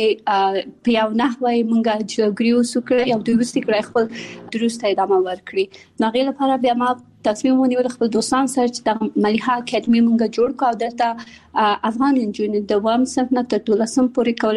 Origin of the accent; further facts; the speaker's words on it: Kabul, Afghanistan; also born or lived in Pakistan; زه په کابل کې زیږیدلې یم او خپل ابتدایي تعلیمات مې په پاکستان کې کړای او بیا ثانوي او بیرته پانتون مې په کابل کې ویلې را.